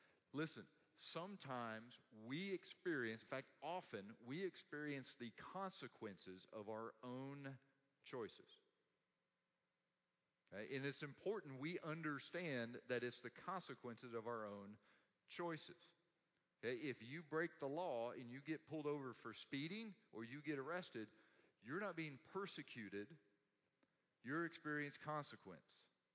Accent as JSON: {"language": "English", "region": "Texas", "country": "United States", "tie": "born or raised there", "said": "You know, I grew up in Texas."}